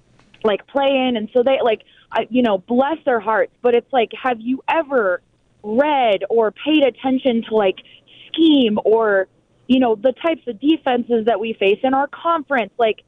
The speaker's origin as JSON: {"language": "English", "region": "Wyoming", "country": "United States", "lives_now": "Denver, United States", "said": "I'm from Wyoming, and I'm driving up to go to a Wyoming game right now."}